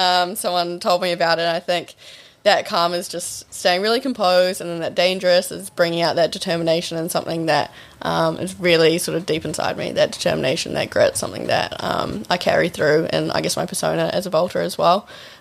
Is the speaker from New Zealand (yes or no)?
yes; New Zealand; I mean, I am a Kiwi, don't worry.